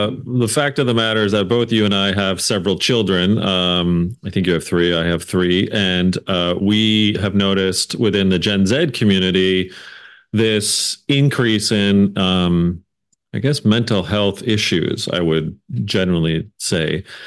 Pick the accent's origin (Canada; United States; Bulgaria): Canada; I'm Canadian